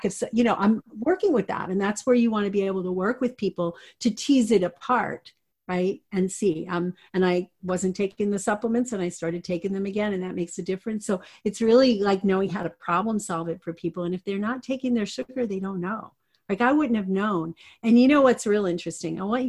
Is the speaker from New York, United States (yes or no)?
yes; New York, United States; I'm Italian. I'm from New York, and I am the oldest of 9 children.